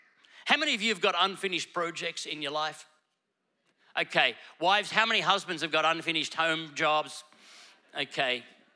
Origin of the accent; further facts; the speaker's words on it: Ipswich, Queensland, Australia; I grew up in Ipswich. And if you know Queensland, Ipswich is kind of where all the bogans hang out.